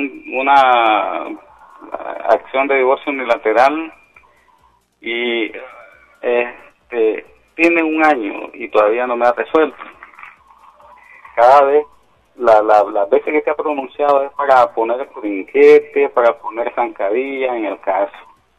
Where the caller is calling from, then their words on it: Managua, Nicaragua; de Managua.